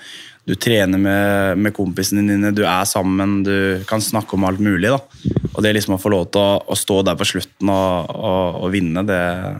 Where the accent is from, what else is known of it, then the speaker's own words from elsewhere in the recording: Sarpsborg, Østfold, Norway; Født og oppvokst I Sarpsborg, og tilbrakt hele ungdomstiden